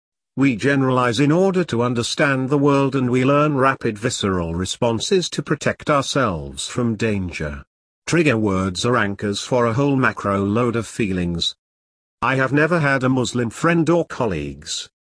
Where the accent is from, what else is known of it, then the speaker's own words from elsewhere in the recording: Stoke Newington, London, United Kingdom; I grew up in Stoke Newington, which was an area settled by the Windrush generation.